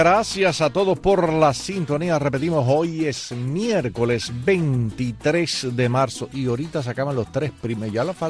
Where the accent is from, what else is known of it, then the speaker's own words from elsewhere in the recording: Cuba; moved away; cuando me fui de Cuba